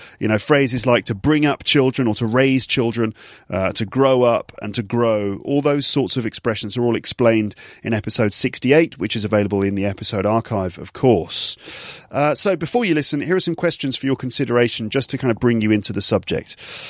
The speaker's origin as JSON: {"language": "English", "region": "England", "country": "United Kingdom", "moved": "yes", "lives_now": "France", "said": "So although I'm English, living away from home, although this is basically my new home for the moment anyway"}